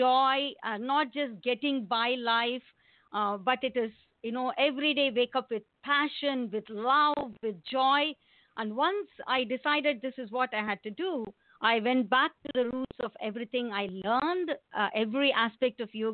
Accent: India; because I, being born and raised in India, was already into a yogic lifestyle

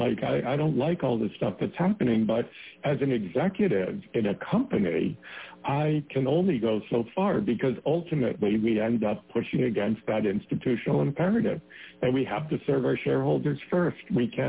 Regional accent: Canada; but I'm Canadian and I play hockey.

